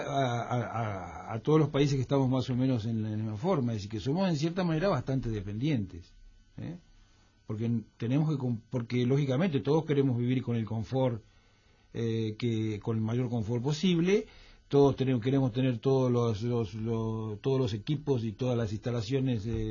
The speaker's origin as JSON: {"language": "Spanish", "country": "Argentina", "said": "Argentina, que es el país en el que vivo. No quiero hablar de España porque además no conozco muy bien, pero en mi país pasa un poco esto"}